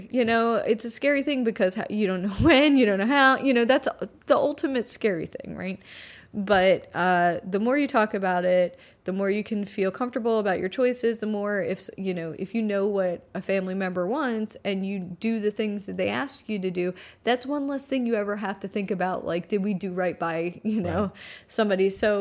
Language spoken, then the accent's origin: English; Pennsylvania, United States; we grew up in Pennsylvania, right?